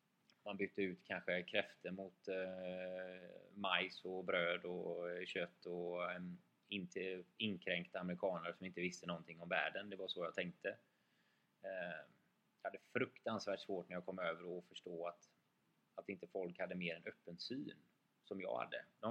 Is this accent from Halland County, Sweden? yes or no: yes; Gottskär, Halland County, Sweden; Jag är född och uppvuxen i Gottskär som ligger strax utanför söder om Göteborg.